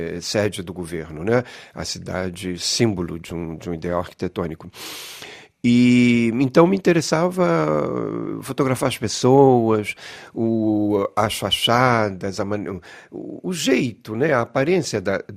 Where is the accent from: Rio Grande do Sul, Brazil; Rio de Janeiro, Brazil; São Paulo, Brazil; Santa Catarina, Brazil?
Rio de Janeiro, Brazil; Aí eu vinha do Rio de Janeiro, uma cidade cheia de vida na época dos anos 70, com bossa nova e cinema novo e tropicalismo.